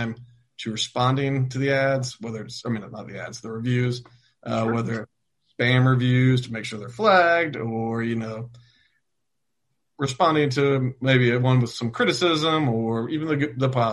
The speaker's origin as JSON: {"language": "English", "town": "Memphis", "region": "Tennessee", "country": "United States", "lives_now": "St. Petersburg, United States", "said": "No, actually, I'm from Memphis originally. Okay. I moved to St. Pete in 93."}